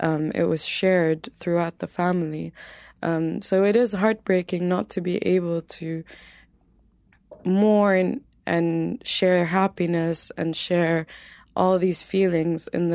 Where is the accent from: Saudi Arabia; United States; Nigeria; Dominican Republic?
Saudi Arabia; I grew up in Saudi Arabia, but I've always identified as being from Aleppo.